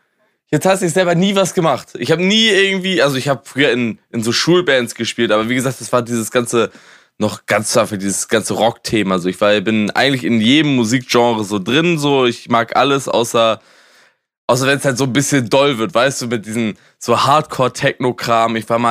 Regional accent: Schleswig-Holstein, Germany; ich komm aus dem Schleswig-Holsteiner Raum, so Hamburg war das nächstbeste für uns.

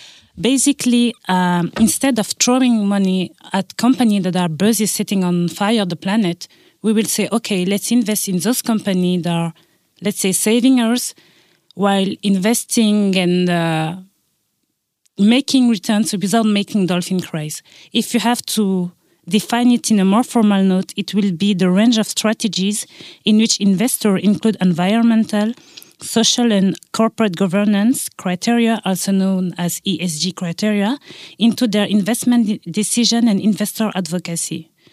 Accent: France; also born or lived in Dakar, Senegal; now in Luxembourg; as a quick introduction, I was born in Dakar and grew up in France when I also did my studies. I started my career almost 7 years ago in Luxembourg

